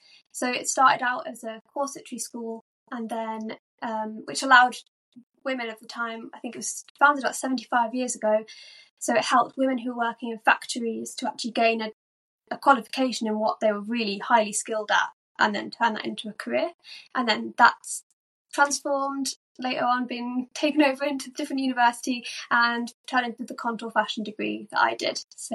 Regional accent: West Midlands, United Kingdom; I love where I grew up. I grew up sort of outside of Birmingham. Nearer to the countryside, there's a really big park near where I am.

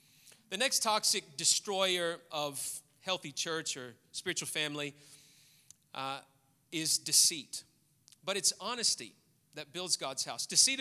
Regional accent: the South, United States; The racist culture that I grew up in the South

